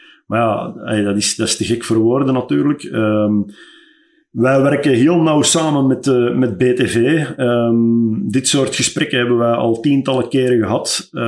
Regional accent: Belgium; En daar zijn wij Belgen heel, heel straf in natuurlijk.

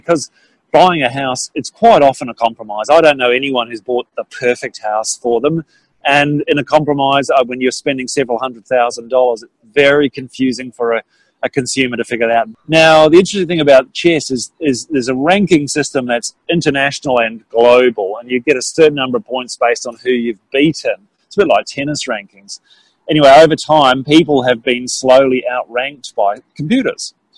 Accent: Wellington, New Zealand; in Wellington, my hometown in New Zealand

